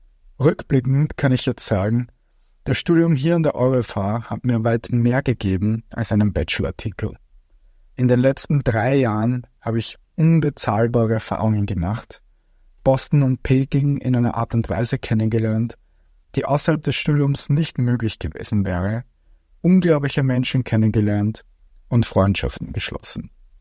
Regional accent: Austria; Vor allem als Österreicher heute hier zu sprechen, ist eine unglaubliche Ehre für mich.

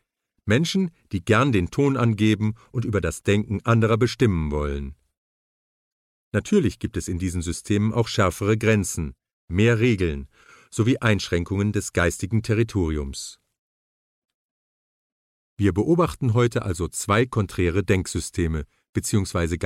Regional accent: Israel; In meinem Heimatland Israel ist man zum Beispiel viel offener als in den arabischen Ländern rundherum.

